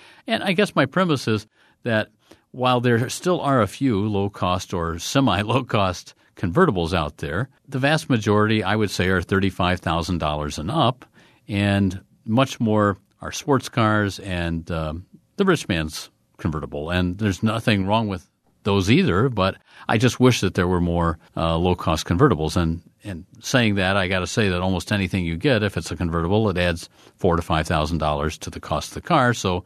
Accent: Indianapolis, Indiana, United States; I'm from Indianapolis originally

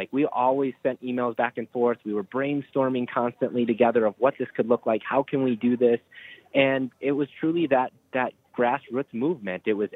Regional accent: Marion, South Dakota, United States; Yeah, you know, I grew up in Marion, South Dakota, and so a small school, K-12 altogether.

